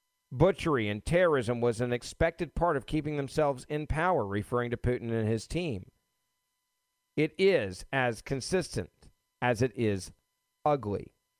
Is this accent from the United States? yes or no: yes; Memphis, Tennessee, United States; If you look at a map right now and you go from my hometown of Memphis to Los Angeles, you, just really think about that.